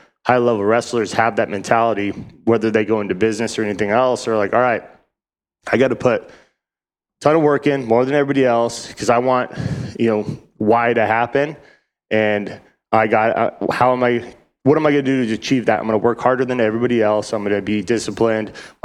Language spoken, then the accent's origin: English; Nevada, United States; now in Arizona, United States; Because, you know, I come from Nevada and did everything there is to do in Nevada.